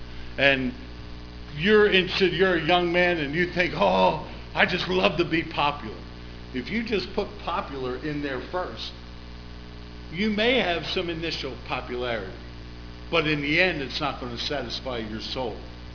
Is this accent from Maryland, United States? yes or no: yes; Baltimore, Maryland, United States; when I grew up in Baltimore City public schools